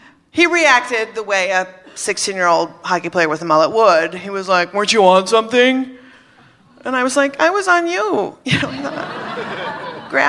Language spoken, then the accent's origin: English; Minnesota, United States; I was brought up in Minnesota, Catholic, thank you, and 16.